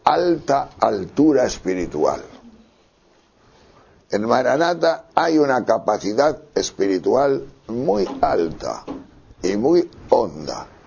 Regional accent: León, Castile and León, Spain; el ejemplo de los rebecos de mi tierra de León. Que yo caminaba por los picos de Europa de León hace muchos años.

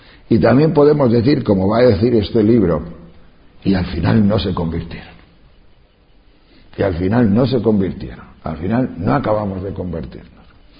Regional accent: Castile and León, Spain; pero en mi pueblo, en mi tierra, en León, estos 3 últimos años que ha nevado como hacía 50 años que no nevaba.

